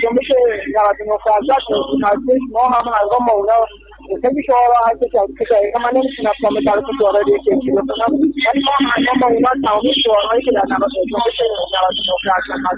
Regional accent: Iran; من یک ایرانی هستم و یک کارگر ایرانی هستم که اینجا حضور پیدا کردم

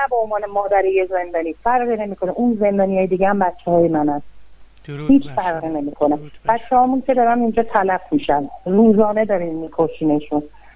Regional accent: Iran; چرا باید من به عنوان یه ایرانی این حکومت یه جمهوریت رو قبول داشته باشم؟

